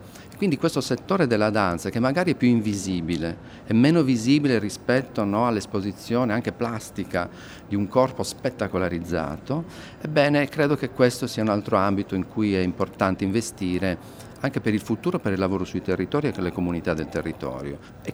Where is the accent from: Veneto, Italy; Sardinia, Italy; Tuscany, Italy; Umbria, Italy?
Sardinia, Italy; c'è la volontà di restituire una radice, no? che ci appartiene come sardi